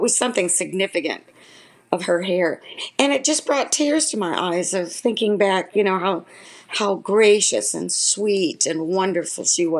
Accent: California, United States; also born or lived in Houston; Even though I was born in Houston, I was, of course, raised in Southern California.

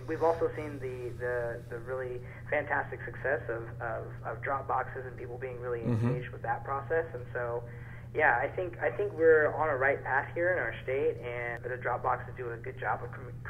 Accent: Tacoma, Washington, United States; Actually, growing up in Tacoma, went down to Mason Methodist Church and cast my ballot in person.

